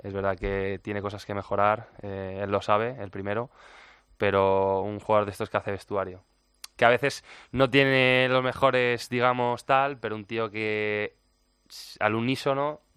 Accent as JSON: {"language": "Spanish", "town": "Villanueva de la Cañada", "region": "Community of Madrid", "country": "Spain", "tie": "born or raised there", "said": "Villanueva de la Cañada."}